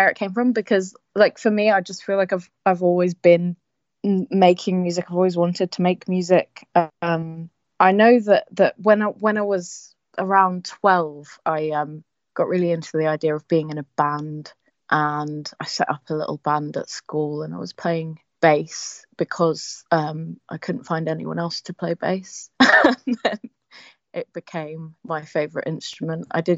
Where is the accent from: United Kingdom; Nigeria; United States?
United Kingdom; South East England; also born or lived in Bermuda; I was born in Bermuda, like I say. My family moved over to England when I was about five, I think. And I've been living here in Kent ever since. Right now I live in a little village next to a church